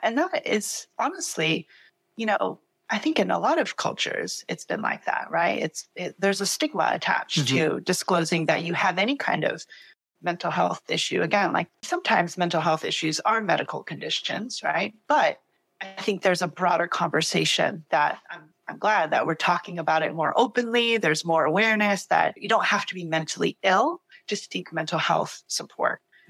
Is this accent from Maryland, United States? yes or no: no; Austin, Texas, United States; I am from Austin, Texas.